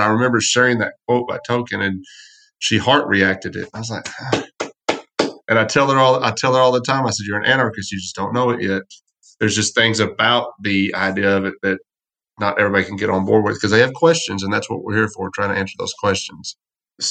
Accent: Texas, United States; because I grew up in West Texas, and so it was deep red

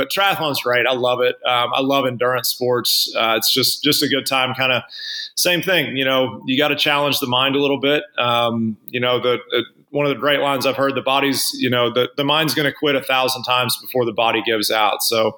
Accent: Arkansas, United States; So my wife and I are from Arkansas originally. I grew up in Arkansas and we moved out here in 2003

